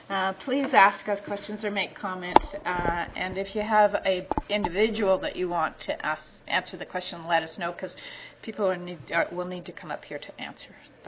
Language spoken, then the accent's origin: English; Kansas, United States; moved away as an adult; now in Canada; I'm originally from the States. I'm from Kansas, but I've been in Canada for most of my career.